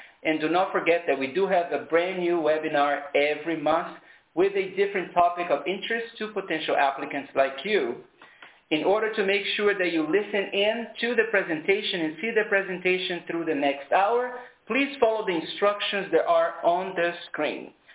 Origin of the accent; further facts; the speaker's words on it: Brazil; English is a second language; And I've been at the IAEA since April 2014, and I am from Brazil.